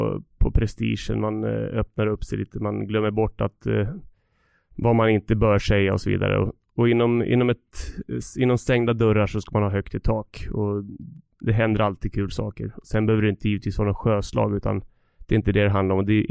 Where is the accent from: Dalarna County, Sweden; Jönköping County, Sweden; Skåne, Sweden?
Dalarna County, Sweden; Leksand; när jag var liten kille i Leksand